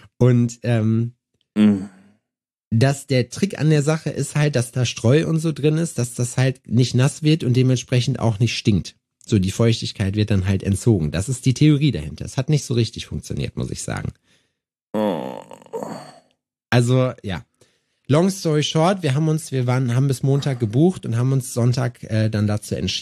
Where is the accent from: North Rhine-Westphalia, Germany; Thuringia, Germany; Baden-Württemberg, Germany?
Thuringia, Germany; Jena; Ja, ey, komm aus Jena, damit kannst du mich nicht beeindrucken.